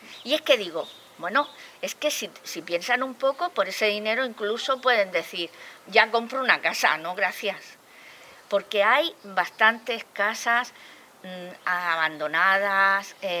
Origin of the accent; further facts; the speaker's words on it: Cartagena, Region of Murcia, Spain; como buena cartagenera